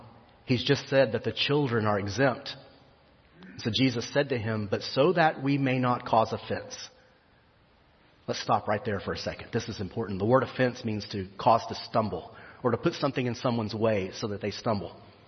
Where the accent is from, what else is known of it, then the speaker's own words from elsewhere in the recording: Texas, United States; Now, I grew up in West Texas before we moved to College Station, and we didn't have a river in the backyard out there. You know, it's desert.